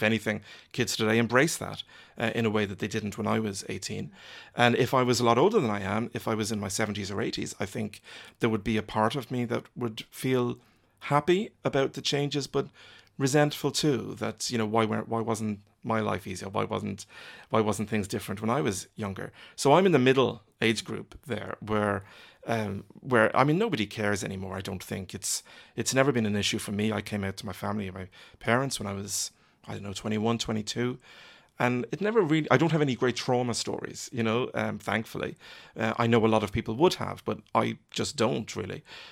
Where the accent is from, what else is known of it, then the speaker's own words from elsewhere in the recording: Ireland; I've lived in Ireland all my life. I am Irish.